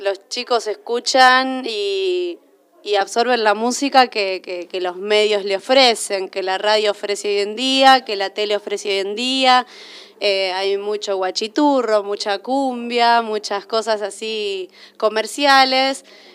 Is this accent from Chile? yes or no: no; Pergamino, Buenos Aires Province, Argentina; born there; also born or lived in Rosario; Yo desde los 8 años nunca interrumpí mi aprendizaje sobre la música en Pergamino, donde yo nací, y al terminar el secundario en Rosario, en la Universidad Nacional de Rosario, donde me recibí ahí de profesora de educación musical.